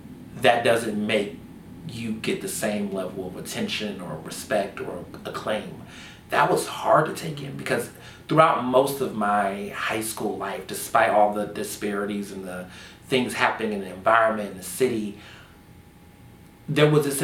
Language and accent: English; the South, United States; Growing up in the South, you know, I was in a school with mostly black and brown kids, mostly African American and Latinx, you know, kids.